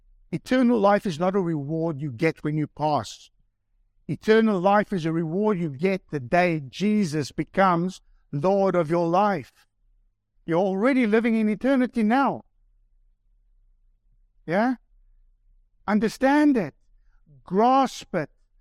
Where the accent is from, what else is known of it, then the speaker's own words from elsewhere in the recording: South Africa; I'm from South Africa. Yeah? And South Africa is where real men are made.